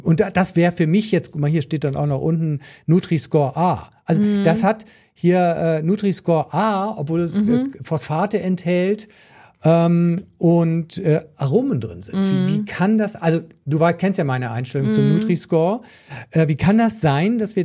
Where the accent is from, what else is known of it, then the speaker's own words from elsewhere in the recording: Northern Germany, Germany; Ich komme ja aus Norddeutschland